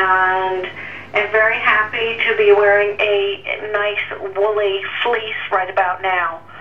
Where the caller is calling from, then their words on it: East Coast, United States; I am calling in from the East Coast, where, again, sometimes you need the air conditioner and the heat on at the same time.